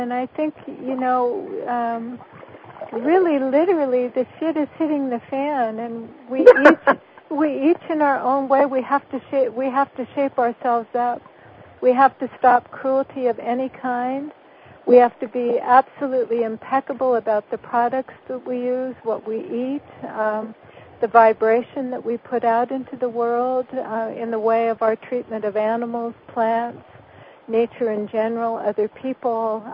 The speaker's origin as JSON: {"language": "English", "region": "California", "country": "United States", "tie": "born or raised there", "said": "one good thing in my case was that I grew up in California. So when I was a child, we did eat meat"}